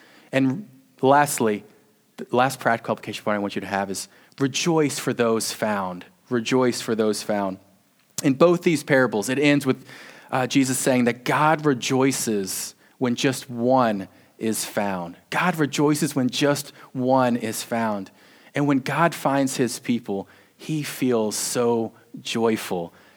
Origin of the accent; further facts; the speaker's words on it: Alabama, United States; accent: Southern; now in New York, United States; It took a lot of years to get rid of that Southern accent. I've been in New York for 5 years. But I grew up in Alabama. I have a lot of great stories about Alabama and growing up there.